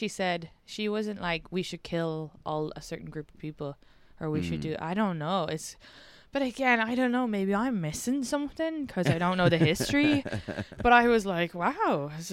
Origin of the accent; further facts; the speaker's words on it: Ireland; Well, I'm also Irish. We blew up shit too.